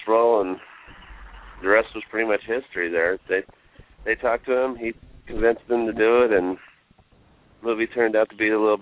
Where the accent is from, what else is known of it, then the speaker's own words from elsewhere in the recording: Snowflake, Arizona, United States; And we're from a small town originally. We're from Snowflake, Arizona.